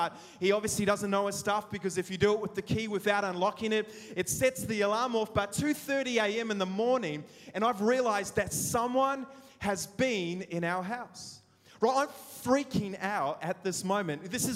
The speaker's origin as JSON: {"language": "English", "country": "South Africa", "said": "I'm from South Africa, right? So I am like security conscious to a whole nother level"}